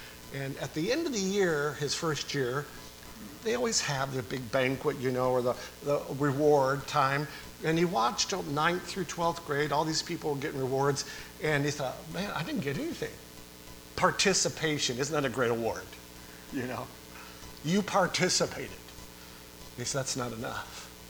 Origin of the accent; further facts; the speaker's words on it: New York, United States; my wife and I settled in my hometown in New York for about 3 months until Thanksgiving.